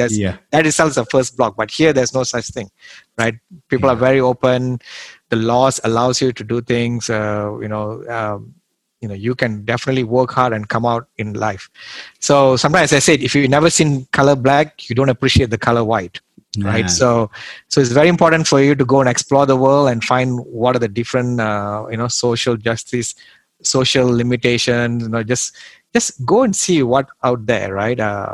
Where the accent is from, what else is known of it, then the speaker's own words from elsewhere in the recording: Malaysia; English is a second language; So I came from Southeast Asia. I mean, from Malaysia. Right? So, Malaysia is a really awesome country.